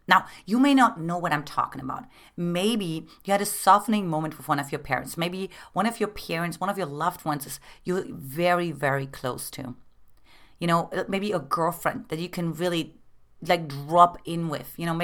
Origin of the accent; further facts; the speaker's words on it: Germany; growing up in Eastern communist Germany, where it was very like logical and it's very like harsh and it's very rigid.